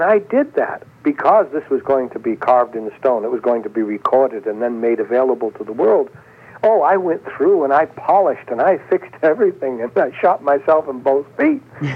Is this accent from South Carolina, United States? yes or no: no; Boston, Massachusetts, United States; But because I am from Boston, that made me eligible to go to Boston Latin School